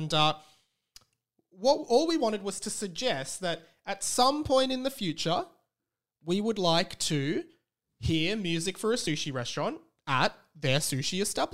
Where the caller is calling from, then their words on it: Melbourne, Victoria, Australia; I'm calling from my house in Melbourne.